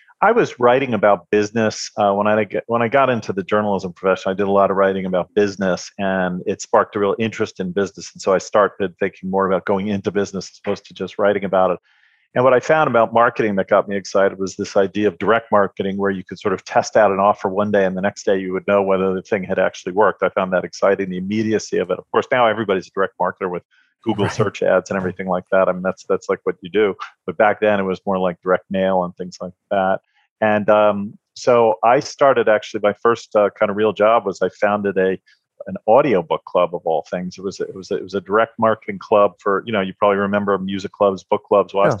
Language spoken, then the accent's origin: English; New York, United States; But I grew up on Long Island.